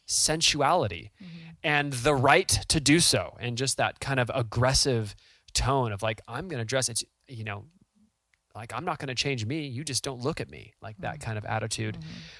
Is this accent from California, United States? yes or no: yes; California, United States; And like we're from Southern California, you'd go to church and people would be wearing like crop tops at church with yoga pants.